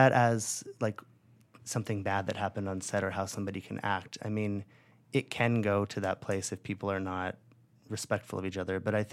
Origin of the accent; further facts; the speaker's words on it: California, United States; I grew up in California.